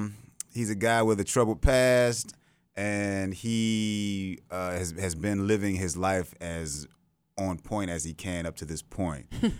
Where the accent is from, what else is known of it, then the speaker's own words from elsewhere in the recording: Atlanta, Georgia, United States; I'm from Atlanta, and I do my best to get on the Atlanta theater scene whenever I can.